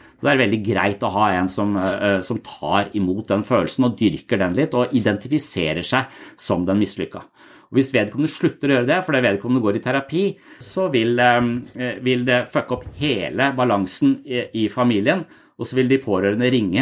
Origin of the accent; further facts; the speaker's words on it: Tønsberg, Vestfold, Norway; moved away as an adult; now in Denmark; Jeg tenkte litt det når jeg flyttet fra Tønsberg, hvor jeg vokste opp, til militæret, og når jeg flyttet fra militæret til Danmark